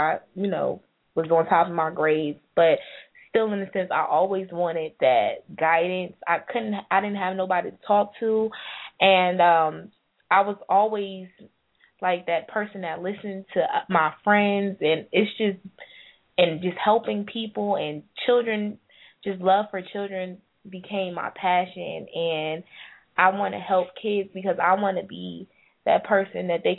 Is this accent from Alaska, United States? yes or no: no; New Jersey, United States; now in Atlanta, United States; I'm originally from New Jersey, so I applied to, like, Rutgers and Keene